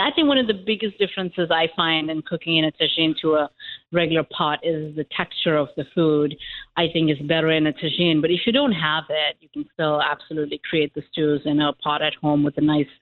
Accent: India; now in United States; I grew up in India, and we sort of in India, you do nose to tail cooking

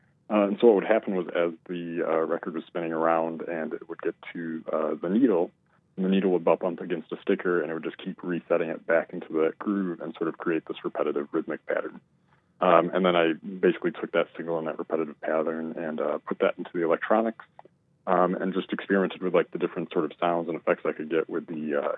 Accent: Michigan, United States; Yeah, so I'm originally from Michigan. Grew up on the west side of the state by Lake Michigan.

